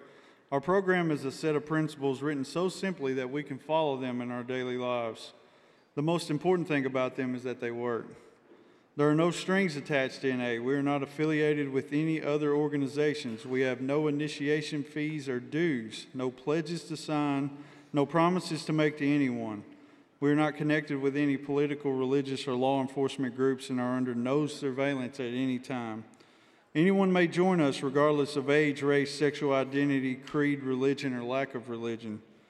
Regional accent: Hohenwald, Tennessee, United States; I'm an addict from Hohenwald, Tennessee.

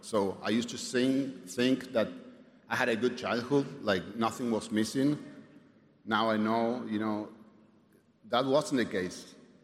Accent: Argentina; first language Spanish; English is a second language; I'm from Argentina. Thank you, guys. I'll be translating because I think in Spanish.

